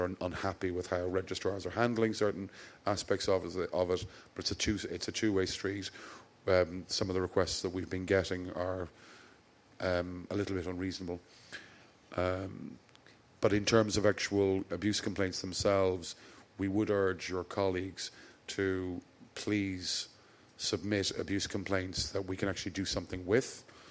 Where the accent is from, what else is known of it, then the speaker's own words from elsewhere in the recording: Ireland; And bear in mind, I am Irish, so, you know, you never want to ask me directions.